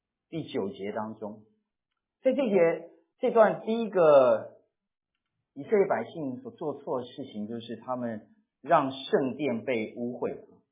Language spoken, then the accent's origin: Chinese; China; 你用我们中国人常说火冒三丈